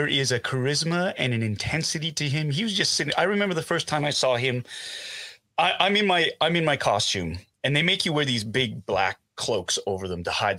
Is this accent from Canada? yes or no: yes; Canada; I said, Canada. I'm from Canada, Canadian.